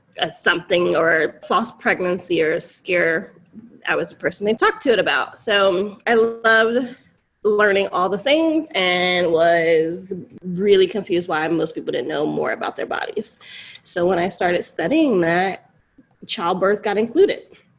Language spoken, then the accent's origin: English; North Carolina, United States; now in Los Angeles, United States; because I was from North Carolina and we have urban areas, but not really. Like our cities are not cities.